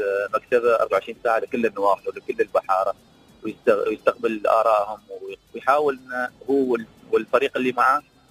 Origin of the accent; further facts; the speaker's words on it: United Arab Emirates; نحن شباب من أبوظبي ومن عجمان